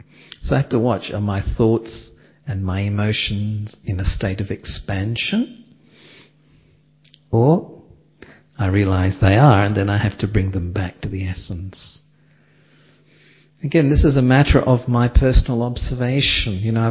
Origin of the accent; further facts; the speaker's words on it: Australia; like I was brought up in Australia, give your opinions.